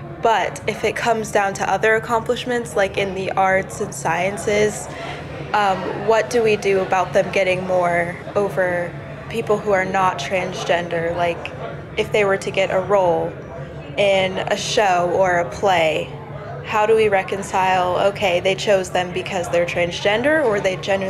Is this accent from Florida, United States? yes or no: yes; Royal Palm Beach, Florida, United States; I'm from Royal Palm Beach, Florida, and I am at WJI this week.